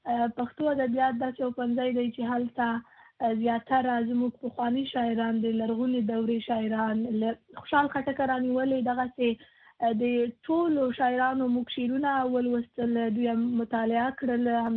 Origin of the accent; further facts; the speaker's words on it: Kabul, Afghanistan; moved away as an adult; ما از په کابل کې زیږیدلې ما او په کابل کې ما زده کړې کړې دي